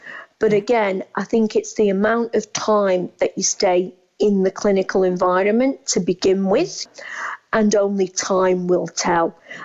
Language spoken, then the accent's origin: English; United Kingdom; we wouldn't as British dentists perform some of the procedures that they have in Turkey.